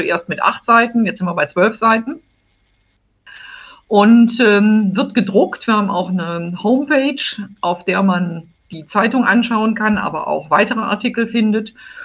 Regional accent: Rhineland, Germany; Ich bin ja ursprünglich aus dem Rheinland

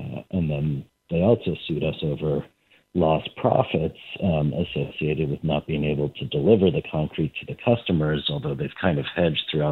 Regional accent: Atlanta, Georgia, United States; I grew up in the South in Atlanta, Georgia, and wasn't so familiar with labor back then as a kid.

